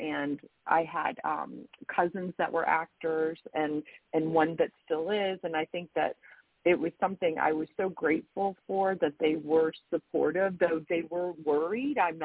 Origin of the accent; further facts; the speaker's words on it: New York, United States; born there; I was born on Long Island, and I was like, I want to go back to New York.